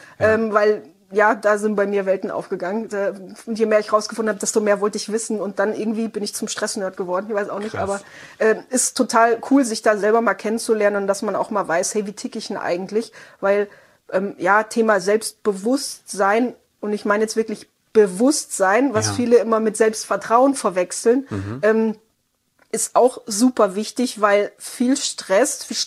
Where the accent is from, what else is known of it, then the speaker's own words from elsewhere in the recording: Baden-Württemberg, Germany; ich komme aus dem Südwesten, Schwabenland, das gelobte Land, Grüße nach Hause.